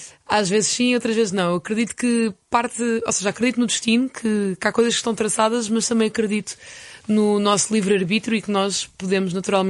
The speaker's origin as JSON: {"language": "Portuguese", "town": "Alvalade", "region": "Lisbon", "country": "Portugal", "tie": "born there", "said": "Eu nasci em Alvalade."}